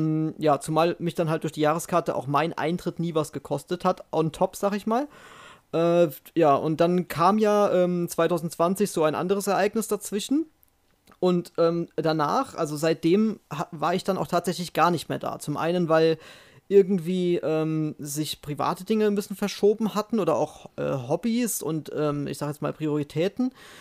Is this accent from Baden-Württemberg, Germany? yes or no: no; Rhineland-Palatinate, Germany; ich komme ja aus Rheinland-Pfalz ursprünglich